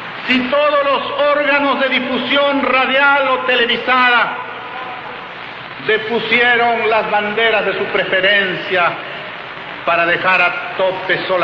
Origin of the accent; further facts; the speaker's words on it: Peru; los pioneros de la integración en América somos los peruanos.